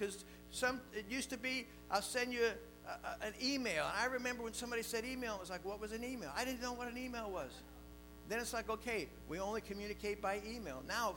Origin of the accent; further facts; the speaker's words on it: Miami, Florida, United States; I grew up in Miami, and all the kids got out of school at the same time.